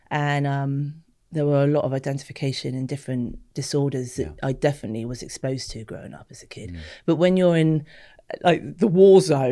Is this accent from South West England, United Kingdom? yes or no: yes; Bournemouth, South West England, United Kingdom; So I grew up in Wallerstown. That was the first 11 years of my life, council estate, and the Camford Avenue estate. And then the council moved us to East Howe, which is just an awful place to live in Bournemouth for me.